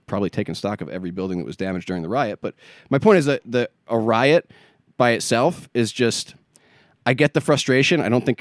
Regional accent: Staten Island, New York, United States; Who I do know a little bit more about because I'm from Staten Island.

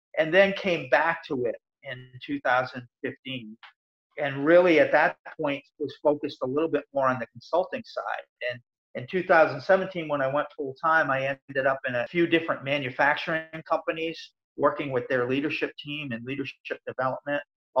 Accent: Maine, United States; also born or lived in Nova Scotia, Canada; I was born actually in Nova Scotia, Canada, and we moved to Maine when I was just three so that he could get a better opportunity.

